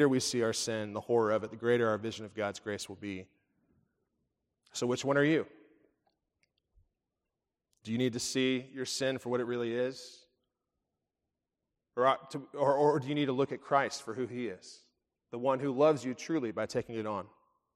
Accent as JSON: {"language": "English", "town": "Springfield", "region": "Missouri", "country": "United States", "tie": "born or raised there", "also_born_or_lived": "Branson", "said": "I grew up in Missouri, in Springfield, in Branson, Missouri. If you've ever been to Branson, I got out. Not many do. And I grew up, we didn't have a lot."}